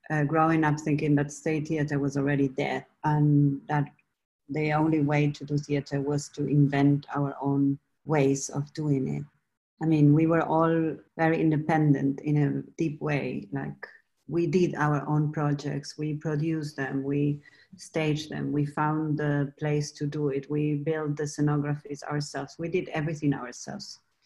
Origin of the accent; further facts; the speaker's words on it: Argentina; No, there is a lot of popular music in Argentina